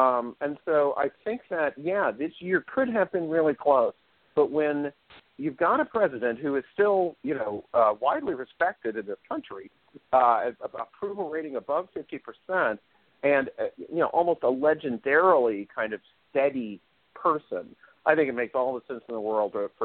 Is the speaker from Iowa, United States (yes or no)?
no; Palestine, Texas, United States; I was just back in my hometown, Palestine, Texas, recently.